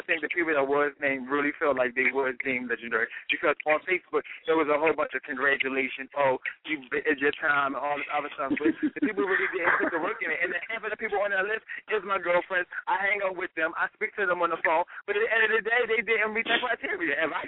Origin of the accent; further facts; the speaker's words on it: Baltimore, Maryland, United States; if we're from Baltimore and we can get up and we can take our talent out of town, why would you want to only settle for a local legend?